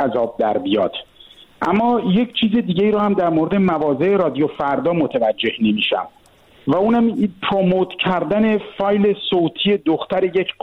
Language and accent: Persian; Iran; moved away as an adult; now in Germany; من حدوداً 10 روز پیش از ایران اومدم به آلمان